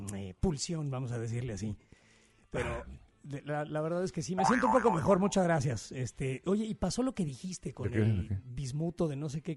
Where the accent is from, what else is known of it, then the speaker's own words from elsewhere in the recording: Mexico; y yo siendo mexicano, pues estamos en línea